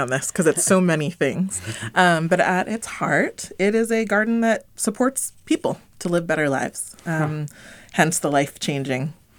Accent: Palo Alto, California, United States; I grew up in Palo Alto, the beautiful foothills and the golden hills

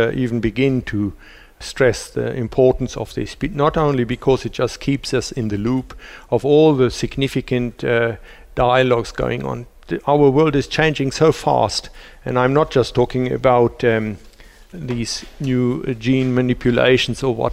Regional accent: South Africa; I, as a South African, could not travel on my passport to many countries.

